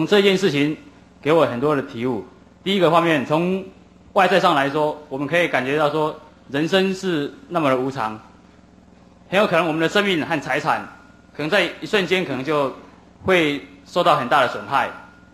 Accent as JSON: {"language": "Chinese", "region": "Penghu County", "country": "Taiwan", "tie": "born or raised there", "said": "很高兴今天能在这个土生土长的澎湖和大家一起共聚在这里"}